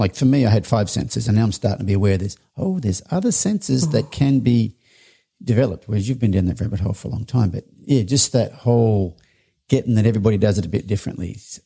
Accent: Australia; I'm an Aussie.

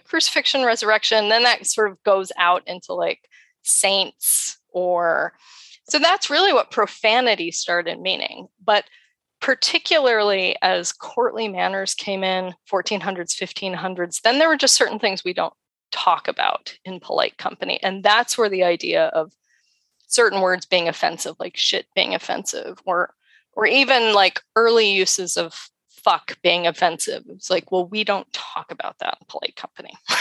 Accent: Colorado, United States; I grew up in Colorado, but I grew up in a weird space. So I had like, my dad's family were all from Kentuckiana. So I had a whole lot of like Appalachian English in my vocab.

